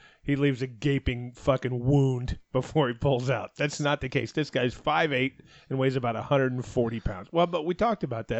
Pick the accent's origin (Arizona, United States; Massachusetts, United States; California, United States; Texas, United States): Arizona, United States; You know, I grew up in Arizona eating Cincinnati chili.